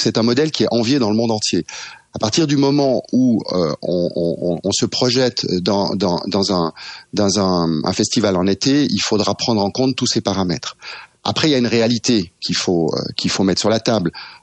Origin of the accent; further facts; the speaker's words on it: Switzerland; Il faut savoir que moi, je suis suisse, j'ai beaucoup d'amis en Suisse